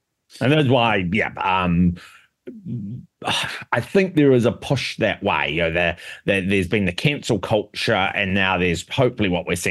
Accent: New Zealand; that's just my view as a New Zealander.

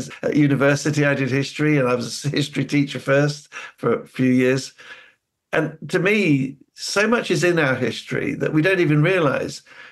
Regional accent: New Zealand; born there; moved away; knowing who I am in terms of myself as a Kiwi born, but then kidnapped to this dull grey place up in the north.

